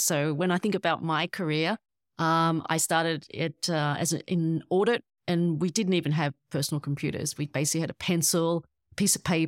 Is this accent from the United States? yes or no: no; Australia; I grew up in Australia, and unlike most Asian Australians, I grew up on a diet of white bread, Vegemite sandwiches and meat pies